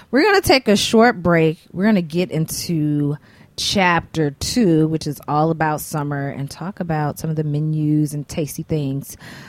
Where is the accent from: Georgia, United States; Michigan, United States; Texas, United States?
Georgia, United States; Athens; I'm born and raised in Athens, Georgia.